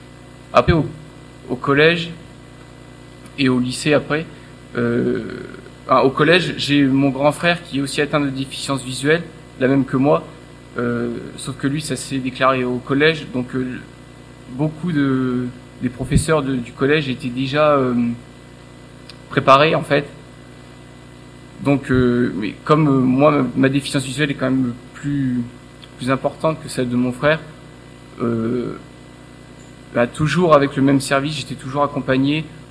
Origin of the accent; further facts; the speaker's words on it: Auvergne-Rhône-Alpes, France; moi je vous parle de ça, je viens de l'Allier